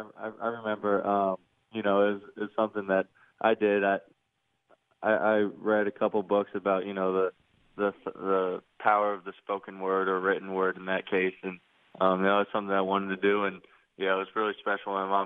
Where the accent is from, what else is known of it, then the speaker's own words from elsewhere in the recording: Wyomissing, Pennsylvania, United States; You know, obviously I grew up in Wyomissing, Pennsylvania, born and raised, you know, so it was cool. It was a small town.